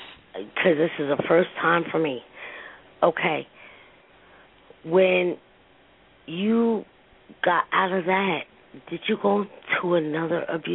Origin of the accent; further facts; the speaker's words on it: Newark, New Jersey, United States; I'm from Newark, New Jersey, where the hood is the hood.